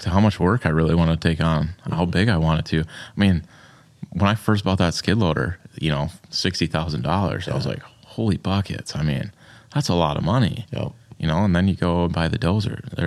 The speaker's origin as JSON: {"language": "English", "town": "Byron", "region": "Minnesota", "country": "United States", "tie": "born or raised there", "said": "Yeah, I grew up in Byron."}